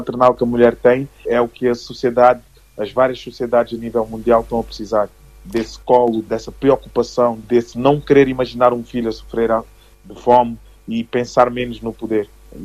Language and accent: Portuguese; Portugal; Eu próprio, como português também sou